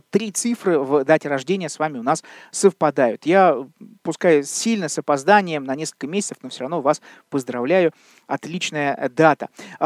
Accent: Orenburg, Orenburg Oblast, Russia; Не буду уточнять, что клип на эту песню был снят на вокзале моего родного города, Оренбург.

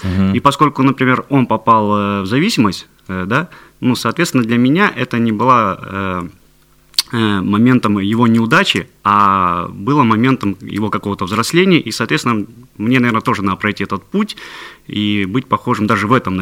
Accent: Pasha, Leningrad Oblast, Russia; born there; уже представились. Родился я в Ленинградской области, это Волховский район, поселок Паша.

